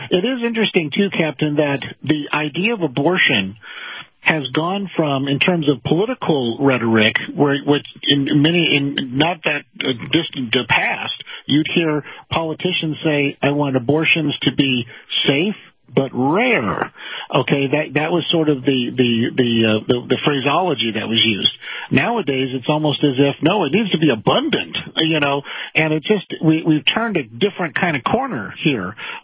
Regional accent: United States; as I was growing up in America, we always thought that the civil rights movement was a good thing

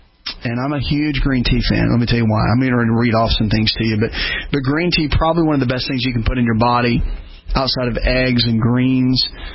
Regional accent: the South, United States; I'm from the South, so I got to have my tea a little bit sweet, you know.

